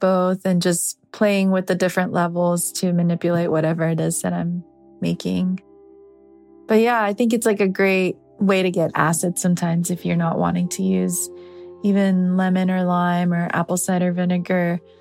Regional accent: Atlanta, Georgia, United States; I am from Atlanta and I run a business called Chico.

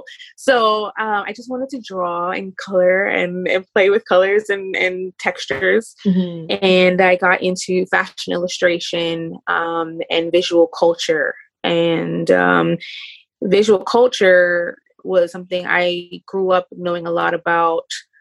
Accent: New York, United States; also born or lived in Bermuda; I was born here in New York. I grew up a little bit here, a little bit there. Came back here, there being Bermuda.

